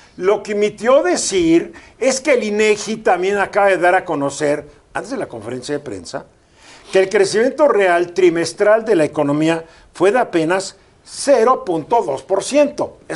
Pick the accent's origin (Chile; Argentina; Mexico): Mexico; Mexico City; Orgullosamente chilango. El término correcto es somos de la Ciudad de México, deberíamos ser mexicas.